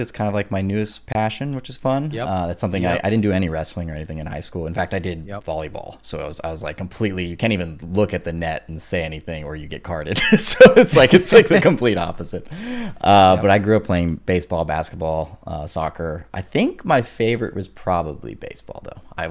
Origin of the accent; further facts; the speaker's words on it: Manhattan Beach, California, United States; I grew up in Manhattan Beach and volleyball is huge over there.